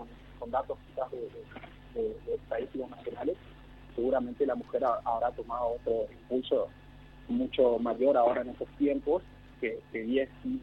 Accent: Goya, Corrientes, Argentina; Bueno, yo, por ejemplo, vengo de Goya y ahí está también la universidad

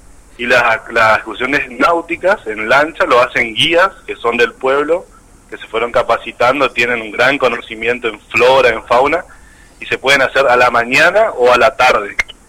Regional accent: Colonia Carlos Pellegrini, Corrientes, Argentina; now in Mercedes, Argentina; Yo soy de Colonia Carlos Pellegrini, ¿no? Ajá. Pero me radiqué hace 10 años en Mercedes

